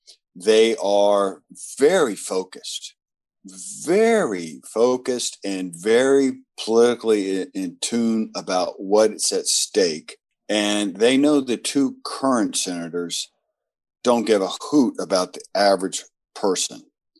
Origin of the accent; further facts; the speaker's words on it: Southern United States, United States; I'm from the South originally.